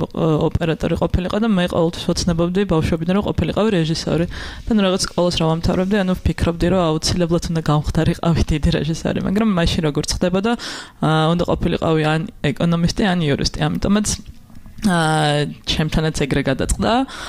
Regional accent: Tbilisi, Georgia; დავიბადე და გავიზარდე თბილისში

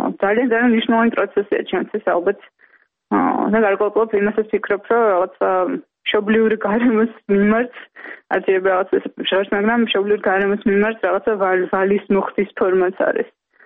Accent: Tbilisi, Georgia; დავიბადე თბილისში, გავიზარდა თბილისში და ჩემი ცხოვრების უდიდესი ნაწილი ჭიდროდ არის დაკავშირებული ამ ქალაქთან

